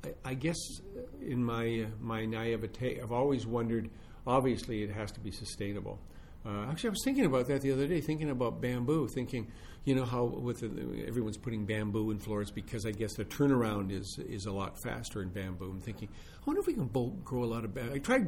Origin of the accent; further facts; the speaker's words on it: Wetaskiwin, Alberta, Canada; I was back home, actually. I was back home at a small Wetaskiwin